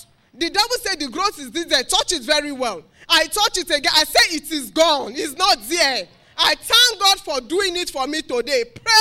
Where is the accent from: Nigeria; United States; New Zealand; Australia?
Nigeria; Katsina State; I came all the way from Katsina State.